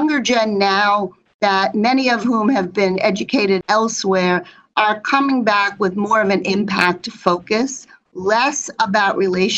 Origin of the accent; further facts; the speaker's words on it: United States; I've spent my whole career in Asia, but I'm an American.